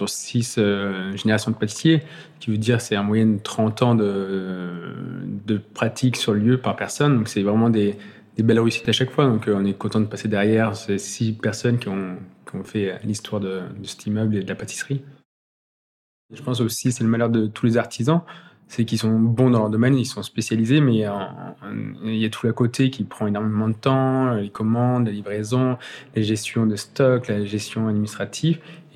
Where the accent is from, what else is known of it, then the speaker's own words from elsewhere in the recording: Neuville-sur-Saône, Auvergne-Rhône-Alpes, France; J'ai grandi dans le Val du Rhône. J'ai grandi à Neuville-sur-Saône.